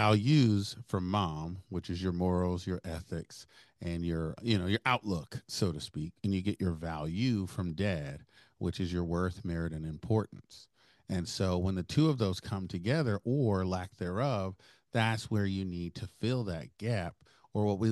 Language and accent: English; Tulsa, Oklahoma, United States; And so I grew up in North Tulsa, in Tulsa, Oklahoma, in the late 80s.